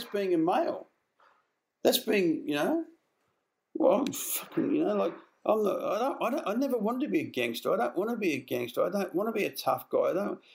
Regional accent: Melbourne, Victoria, Australia; up here it's different because I came from Melbourne to Sydney.

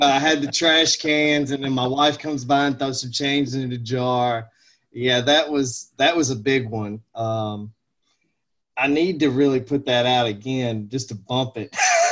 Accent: the South, United States; you know, I grew up in the South. It was NWA and, yep, World Class Championship Wrestling.

